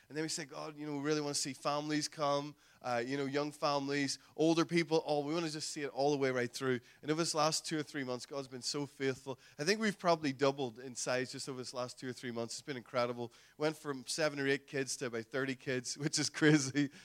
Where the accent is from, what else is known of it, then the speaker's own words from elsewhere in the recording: Northern Ireland, United Kingdom; We are from Northern Ireland, as said already.